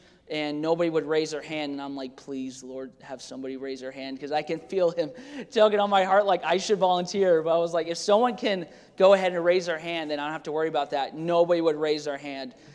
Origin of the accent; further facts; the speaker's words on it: Idaho, United States; also born or lived in Florida; and I was born in Florida, which is funny. So I've been in Idaho since I was 3. So I tell Brother Watkins over here that I am an Idahoan, But since I was born in Florida, he says, no, you're not. You're a Floridian.